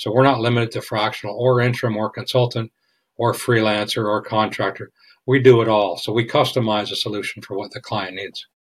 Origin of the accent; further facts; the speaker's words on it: Canada; because I had said I was from Canada. And we said, oh, well, I'm from Canada too.